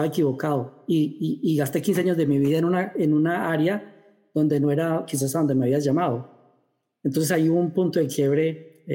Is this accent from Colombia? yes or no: yes; Colombia; me dediqué a asesorar candidatos, alcaldías, a gobernaciones en mi país original, Colombia, luego a nivel latinoamericano